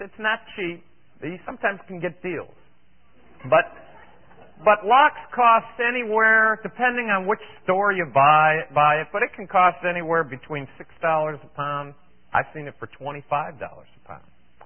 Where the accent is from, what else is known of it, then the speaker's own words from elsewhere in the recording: Cleveland, Ohio, United States; born there; I had never been, I was born in Cleveland, never been really, except for a trip in eighth grade, I went to Washington, D.C.